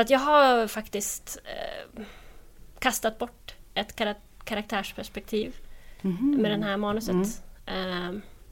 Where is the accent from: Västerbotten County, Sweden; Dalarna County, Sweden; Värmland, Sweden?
Västerbotten County, Sweden; Alltså när jag växte upp i Västerbotten, då ville man ju därifrån.